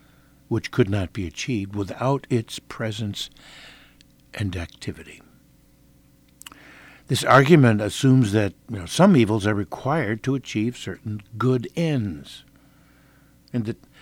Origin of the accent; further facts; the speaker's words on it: Midwest, United States; I mean, I love the United States. But I guess I'm a Midwesterner, so I'm glad to be back.